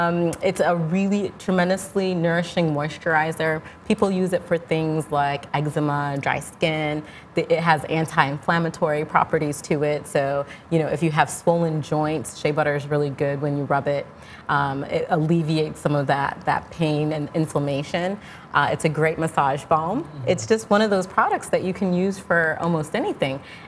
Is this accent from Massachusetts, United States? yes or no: no; New York, United States; also born or lived in Tamale, Ghana; I was born in Tamale in northern Ghana, in upstate New York outside of Syracuse.